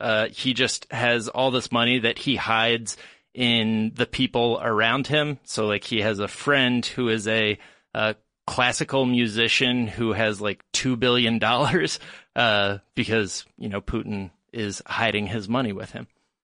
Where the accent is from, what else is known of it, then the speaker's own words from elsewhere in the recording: United States; why it should matter to, you know, us as American citizens